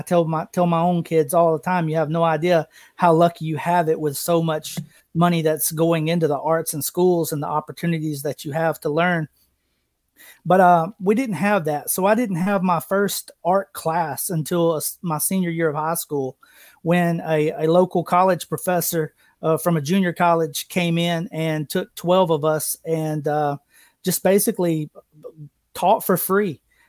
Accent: Fulton, Mississippi, United States; And this is back in my hometown of Fulton, Mississippi.

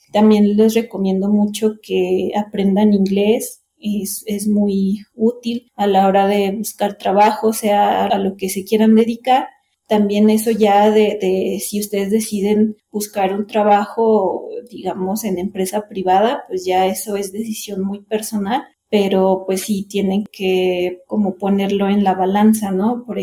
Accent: Zacatecas, Mexico; moved away as an adult; now in Mexico City, Mexico; de Zacatecas me vine a la Ciudad de México

